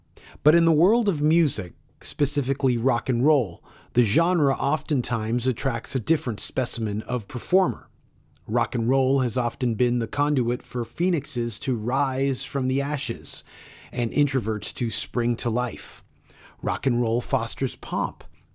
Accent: Toronto, Ontario, Canada; I grew up in Toronto, and I've said this before, growing up as a metalhead during my impressionable teen years, it was … that were kings to me.

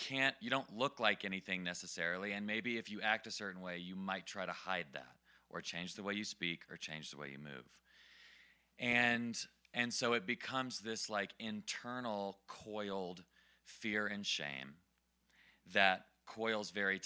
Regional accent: Nashville, Tennessee, United States; And I grew up in the Bible Belt, Nashville, Tennessee, evangelical Christian, church 4 times a week.

